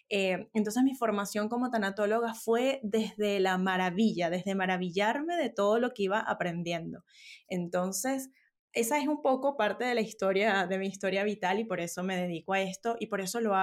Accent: Venezuela; now in Santiago, Chile; yo soy venezolana y decías ahora vivo en Santiago de Chile, pero emigré por una situación país muy adversa

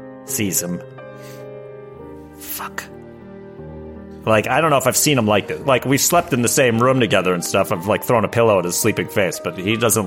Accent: Massachusetts, United States; Listen, again, I'm from Massachusetts. We're all Irish.

